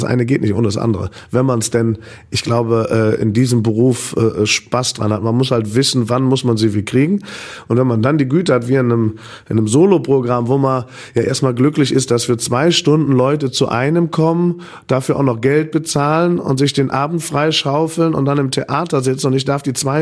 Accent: North Rhine-Westphalia, Germany; ich komme ja gar nicht aus Köln, wäre schon gut 20 Jahre her, aber ich komme ja ursprünglich eigentlich bei Ründer oder so einem kleinen Dörfchen aus dem Bergischen rum.

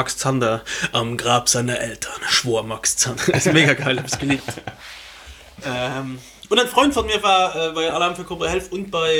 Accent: Luxembourg; Aber bei uns in Luxemburg ist halt dieser Nikolaus, eben das Gläschen heißt das bei uns

